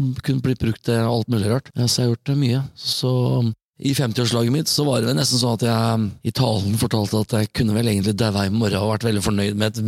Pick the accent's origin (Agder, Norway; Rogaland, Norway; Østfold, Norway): Østfold, Norway; Sarpsborg; moved away as an adult; also born or lived in Fredrikstad; Ja, født og oppvokst i Sarpsborg. Men flyttet til Fredrikstad i 97 og bodde der helt frem til jeg flyttet nå i 2019.